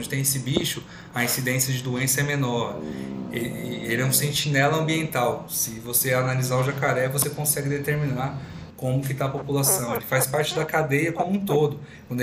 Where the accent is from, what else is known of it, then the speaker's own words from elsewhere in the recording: Ribeirão Preto, São Paulo, Brazil; also born or lived in ABC; now in Espírito Santo, Brazil; Eu sou de Ribeirão Preto. Na verdade, eu sou do ABC, né, mas mudei muito novinho para Ribeirão e minha vida toda foi em Ribeirão Preto.